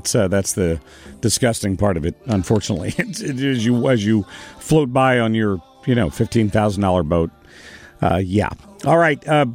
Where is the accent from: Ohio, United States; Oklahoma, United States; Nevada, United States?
Ohio, United States; I, too, grew up a fan of the Ohio State. I grew up in Southern Ohio.